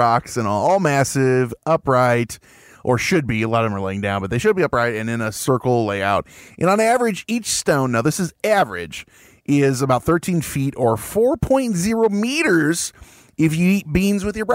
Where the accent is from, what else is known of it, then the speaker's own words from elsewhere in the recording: South West England, United Kingdom; Yeah, Wiltshire. Wiltshire, England. Wiltshire. We're from the Shire.